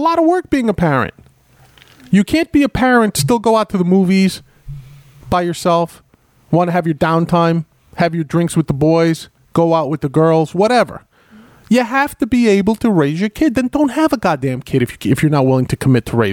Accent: Bronx, New York, United States; That was my father, you know, in the Bronx, because we grew up in the Bronx.

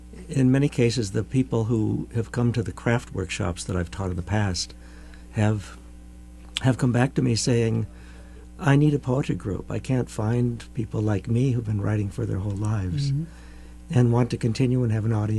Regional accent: Iowa, United States; moved away as an adult; now in Vermont, United States; I moved mm-hmm. here about 25 years ago, and I wouldn't live anywhere else now. I came from Iowa

